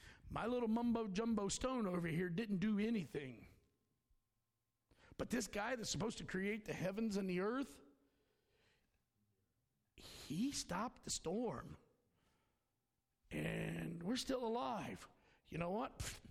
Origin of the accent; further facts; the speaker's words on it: United States; Somebody's hatred towards me because I'm an American, because I'm male, because I'm a preacher, because I'm a Christian